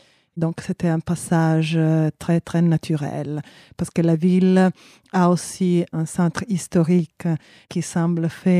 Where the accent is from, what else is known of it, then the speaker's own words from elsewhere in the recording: Fabriano, Marche, Italy; French is a second language; also born or lived in Rome; Bon, je suis née à Rome et j'ai habité longtemps à Fabriano dans mon enfance. Et ma famille de Fabriano est engagée dans la vie industrielle et sociale de la ville.